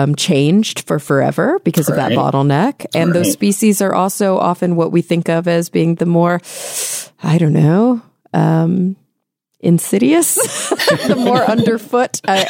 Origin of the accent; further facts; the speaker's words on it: the South, United States; We call them roly polies growing up in the South.